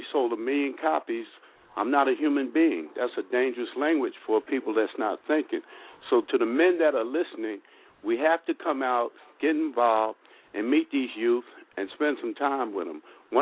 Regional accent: East Orange, New Jersey, United States; And I'm from East Orange, New Jersey.

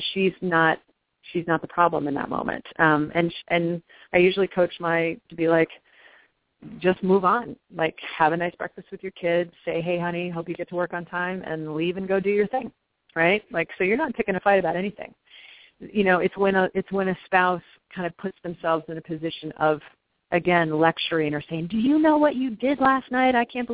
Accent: Kansas, United States; now in New York, United States; And I grew up in Kansas. I know most of the country doesn't have resources. We're spoiled in New York.

